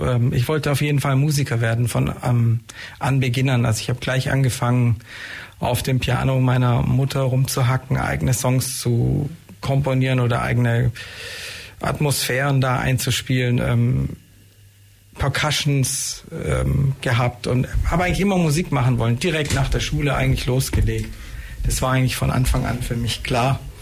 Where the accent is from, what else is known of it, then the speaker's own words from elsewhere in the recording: Neu-Ulm, Bavaria, Germany; born there; Genau, also Neu-Ulmer, bitte Neu-Ulmer. Genau. Also Ulmer bin ich jetzt nicht